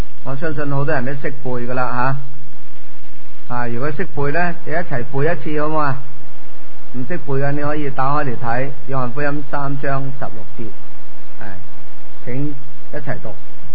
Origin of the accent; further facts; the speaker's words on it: Hong Kong; 咁我哋香港人或者我哋中国人咧，我哋成日都系计住嗰啲钱